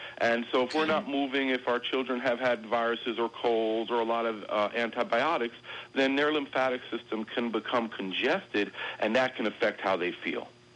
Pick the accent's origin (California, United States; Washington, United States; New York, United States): New York, United States; New York City; You know, I grew up in Brooklyn, New York. I love to eat.